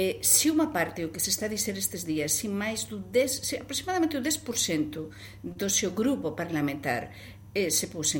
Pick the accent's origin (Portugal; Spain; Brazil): Spain; Portuguese is a second language; Eu sou espanhola